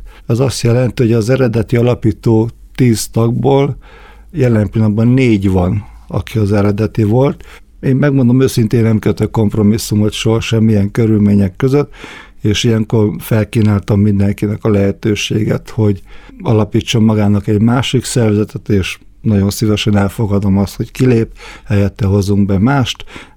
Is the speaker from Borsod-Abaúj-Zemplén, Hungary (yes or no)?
yes; Miskolc, Borsod-Abaúj-Zemplén, Hungary; Én világéletemben miskolci voltam, itt születtem, egyszer imádom ezt a várost